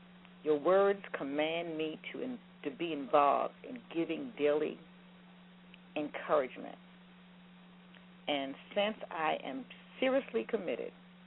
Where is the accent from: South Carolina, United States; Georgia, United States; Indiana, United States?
South Carolina, United States; Didn't want to leave from my hometown because I missed all the fireworks and so forth. But it was a great time in South Carolina this weekend for the 4th of July weekend.